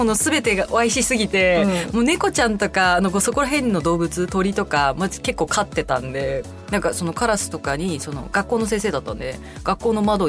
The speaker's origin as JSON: {"language": "Japanese", "town": "Katagami", "region": "Akita", "country": "Japan", "tie": "born or raised there", "said": "私の地元が片上市ってとこなんですけど"}